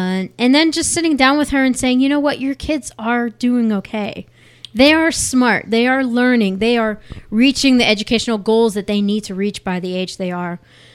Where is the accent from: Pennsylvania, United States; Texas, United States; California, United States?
Pennsylvania, United States; I grew up in Pennsylvania, and I went to Geneva College, and it was there where I studied elementary and special ed